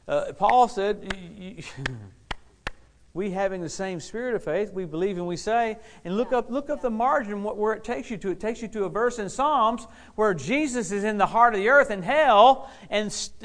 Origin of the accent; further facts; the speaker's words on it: Louisiana, United States; I grew up in Louisiana, which is scary how families there are fighting over a little piece of land.